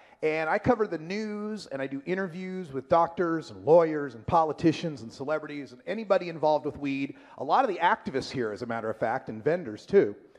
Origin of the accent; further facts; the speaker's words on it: Portland, Oregon, United States; I'm from Portland, Oregon, and we are taking the next step.